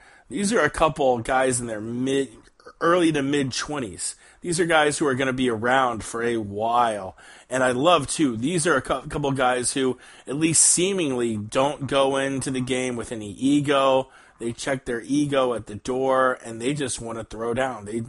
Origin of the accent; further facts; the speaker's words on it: Florida, United States; I try and explain my home state of Florida like this.